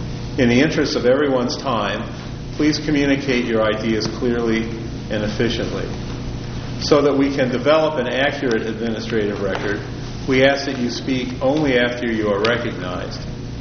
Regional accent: Bishop, California, United States; I'm from Bishop, and I'm the chairman.

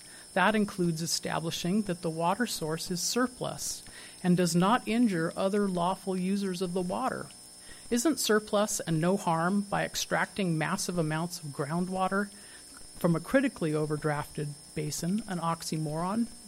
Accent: Marina, California, United States; I am a citizen from Marina.

